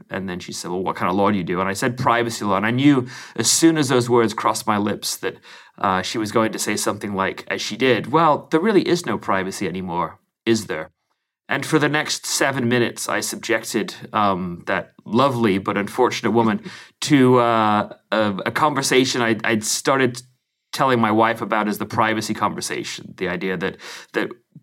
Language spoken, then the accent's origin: English; England, United Kingdom; now in United States; I'm an Englishman who's lived most of his life in the United States.